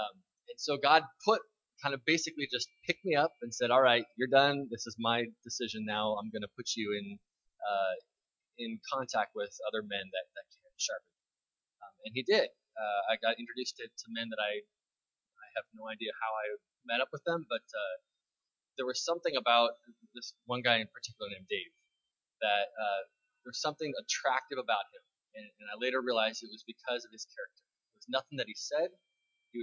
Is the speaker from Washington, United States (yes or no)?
yes; Bremerton, Washington, United States; I grew up in Bremerton, Washington, and nobody from my high school went to WASU.